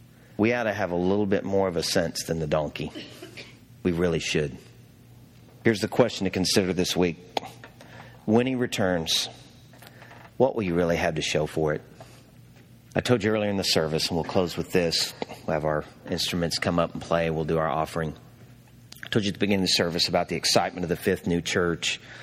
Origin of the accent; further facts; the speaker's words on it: Arkansas, United States; now in Cleveland, United States; I did not grow up in Cleveland. I moved up here from Arkansas when I met this sweet little gal over here that grew up in Westlake, Sherry, okay? I'm up here from Arkansas.